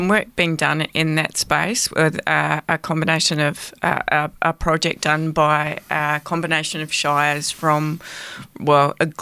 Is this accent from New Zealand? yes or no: yes; New Zealand; now in Apollo Bay, Australia; I grew up in New Zealand, so driving windy roads, you know, is something that I'm used